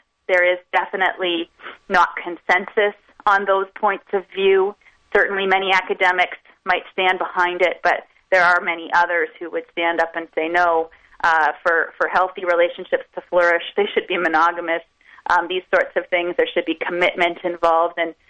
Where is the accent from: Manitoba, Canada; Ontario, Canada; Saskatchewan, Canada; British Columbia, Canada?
Ontario, Canada; Toronto; I remember as a kid, I grew up in Toronto